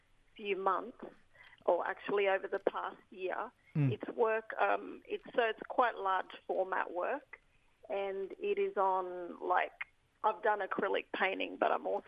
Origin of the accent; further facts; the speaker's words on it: Queensland, Australia; Yep, I'm from the Kokaburran language group. So my people are from Staten and Nassau Rivers. From Central West Coast, Cape Yorker Peninsula.